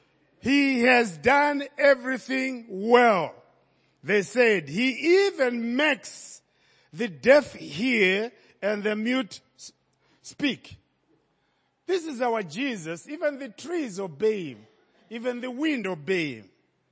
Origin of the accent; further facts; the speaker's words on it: Zimbabwe; I was born in Zimbabwe by birth. I'm a Zimbabwean. I'm a Malawian through my father, who was a Malawian. A Zambian through my mother, who was a Zambian. And I'm an African through my skin.